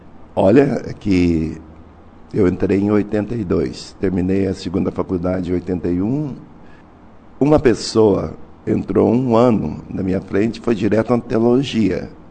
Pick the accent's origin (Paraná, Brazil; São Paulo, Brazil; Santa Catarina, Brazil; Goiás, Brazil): Paraná, Brazil; Jacarezinho; Eu sou de uma cidade de Jacarezinho. Lá tem muitos negros.